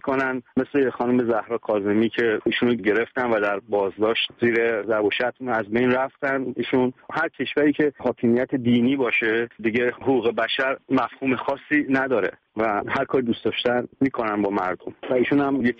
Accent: Iran; من ایرانی هستم

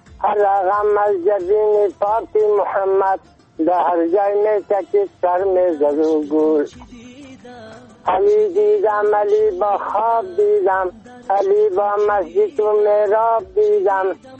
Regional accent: Dasht-e Safid, Bamyan, Afghanistan; قریه ما دشت سفید، ولسوالی ما کامل، ولایت ما بامیان. یعنی

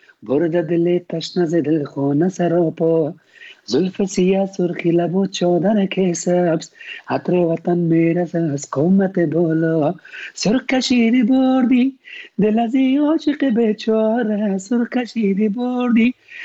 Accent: Afghanistan; ما مسلمان هستیم، ما افغان هستیم

